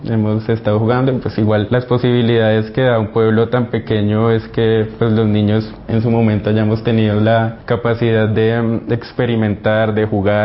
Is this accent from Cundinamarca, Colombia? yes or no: yes; Facatativá, Cundinamarca, Colombia; also born or lived in La Vega; muy temprano, a mis 9 años, salí de La Vega y nos trasladamos a Facatativá. Esto genera como un primer cambio, ¿no? Incluso por el clima, tierra caliente, tierra fría.